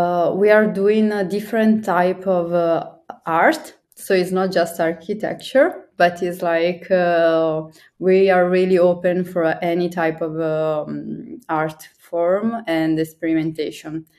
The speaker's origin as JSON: {"language": "English", "country": "Italy", "also_born_or_lived": "Switzerland / United States / France", "second_language": "English", "said": "I'm from Italy."}